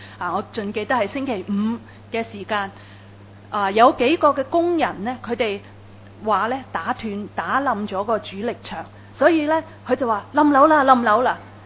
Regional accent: Foshan, Guangdong, China; 我说我是佛山的，可能我们都有不同的乡音

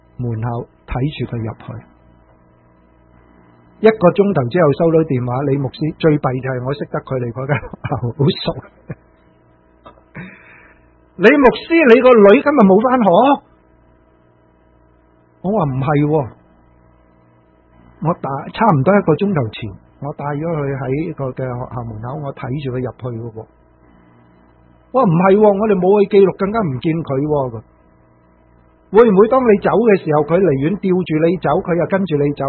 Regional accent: China; 我们中国人 有一句说话是什么？三岁定八十嘛

